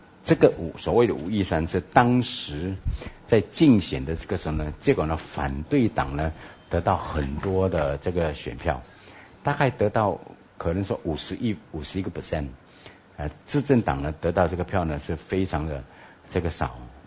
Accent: Malaysia; 我们在马来西亚长大的这个时候呢

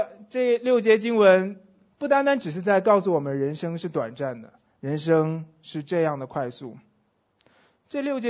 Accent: China; 这些曾经代表我作为一个中国人的方式，如今都已经变得不太一样了。

